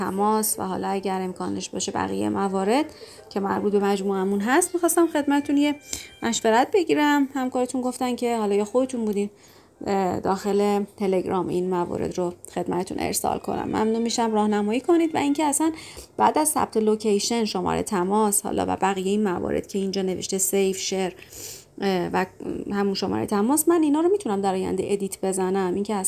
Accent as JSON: {"language": "Persian", "town": "Tehran", "region": "Tehran Province", "country": "Iran", "said": "من از تهران هستم."}